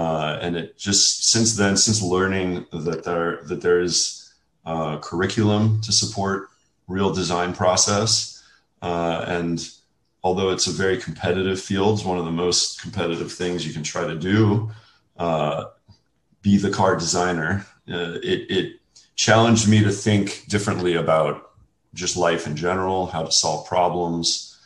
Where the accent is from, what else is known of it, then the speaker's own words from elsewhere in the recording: New Orleans, Louisiana, United States; I was raised in New Orleans, Louisiana, and this was about the year we had the big hurricane, 2005, 2006.